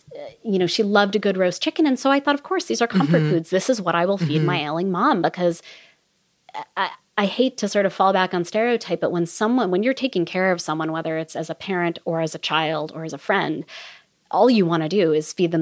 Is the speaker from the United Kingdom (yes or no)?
no; New York, United States; And I had gone to school in Massachusetts. I grew up in New York.